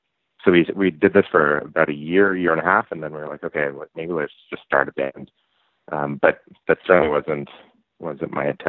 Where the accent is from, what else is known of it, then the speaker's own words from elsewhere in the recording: Ontario, Canada; moved away as an adult; now in Vancouver, Canada; So it was shortly after I moved to Vancouver. I'm from Ontario. And about a week after I moved here